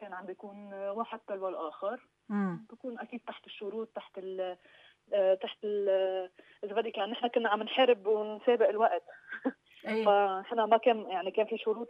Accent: Lebanon; فنحن يعني كلبنانية

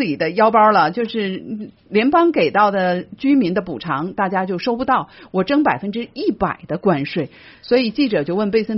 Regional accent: California, United States; 不知道我们加州人知不知道

